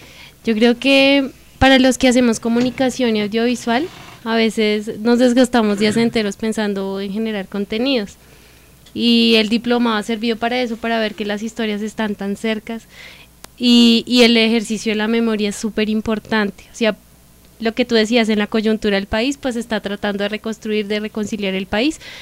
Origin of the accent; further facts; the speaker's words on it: Colombia; todo eso también hace parte de lo que yo soy como país, de lo que soy en como colombiana.